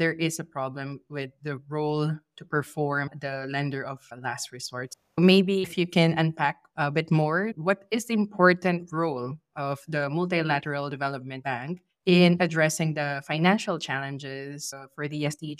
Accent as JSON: {"language": "English", "country": "Philippines", "second_language": "English", "said": "I'm from a developing country. I'm from the Philippines."}